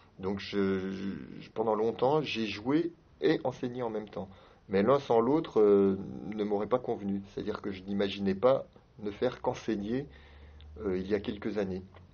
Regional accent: eastern France, France; je viens de l'est de la France, et dans l'est de la France, il y a énormément d'harmonies.

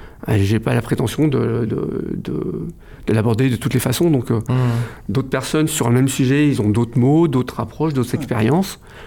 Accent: France; born there; mes parents sont d'origine vietnamienne et je suis né en France.

